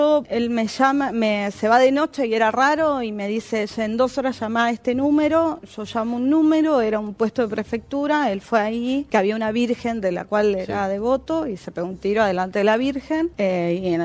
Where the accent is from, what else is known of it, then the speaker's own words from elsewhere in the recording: Buenos Aires, Argentina; born there; Y nací en el cuartito de las embarazadas que estaba al lado de Capucha, al lado de donde torturaban.